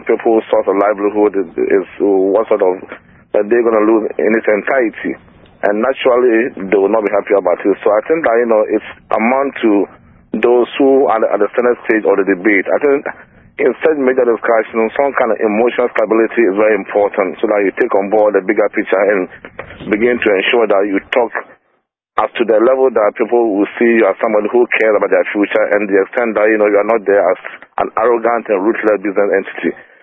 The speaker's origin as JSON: {"language": "English", "country": "Ghana", "said": "But obviously, as a Ghanaian, I want to look at the issue from the perspective of engagement."}